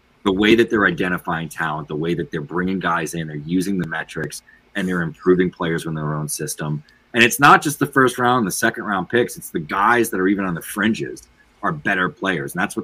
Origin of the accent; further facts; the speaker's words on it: Boston, Massachusetts, United States; I'm from Boston.